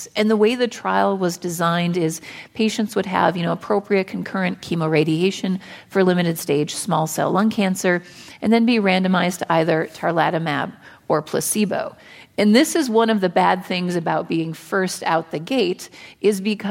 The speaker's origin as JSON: {"language": "English", "region": "Colorado", "country": "United States", "said": "I'm from Colorado."}